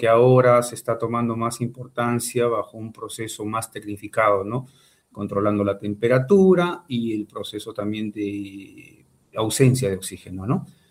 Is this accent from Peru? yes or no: yes; Peru; Bueno, yo soy de Perú. Y aquí en Perú